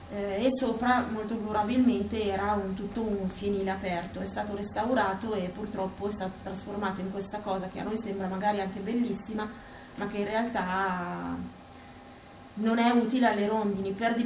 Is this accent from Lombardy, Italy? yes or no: yes; Villa Cortese, Lombardy, Italy; io sono di Villa Cortese